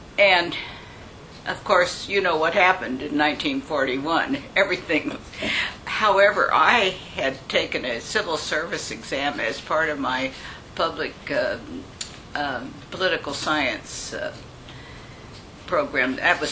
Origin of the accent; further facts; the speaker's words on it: Oakland, California, United States; So I am a native Californian. My mother was a native Californian, born in Eureka. And I grew up in the East Bay in Oakland and Piedmont.